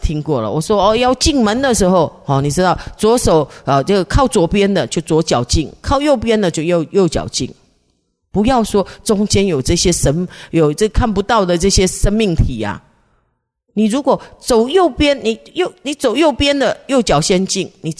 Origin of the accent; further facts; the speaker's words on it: China; 学习来说，尤其是学习、哦、我们中国人讲学活到老要学到老。